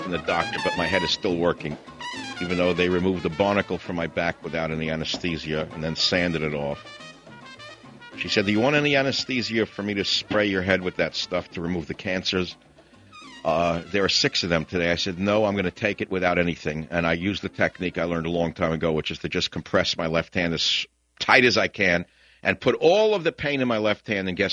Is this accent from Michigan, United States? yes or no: no; Bronx, New York, United States; What's the matter? You don't like my accent because I'm from the Bronx?